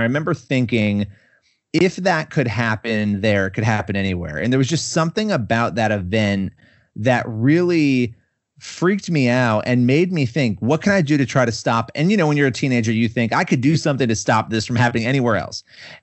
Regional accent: Rochester, New York, United States; I grew up in Rochester, New York. That was where I grew up.

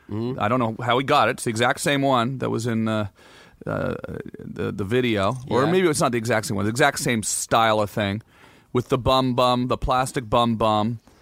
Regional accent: Canada; Plus, you know, I'm Canadian

